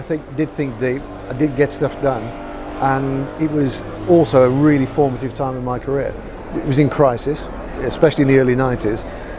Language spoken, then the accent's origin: English; Midlands, United Kingdom; and I grew up around in the Midlands, so around me there was all the manufacturers you could think of.